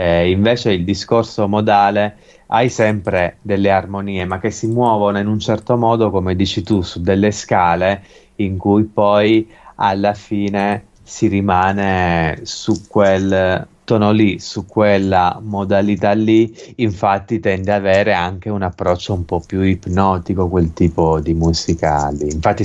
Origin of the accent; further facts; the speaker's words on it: Modica, Sicily, Italy; io vengo da Modica e soprattutto sono nato e cresciuto in una zona di campagna, che quella zona lì è stata edificata dagli arabi più di 1000 anni fa